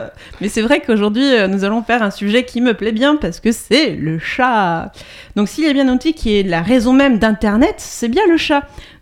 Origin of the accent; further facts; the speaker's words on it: France; Et puis, chez nous, en France, qu'est-ce qu'il y avait ?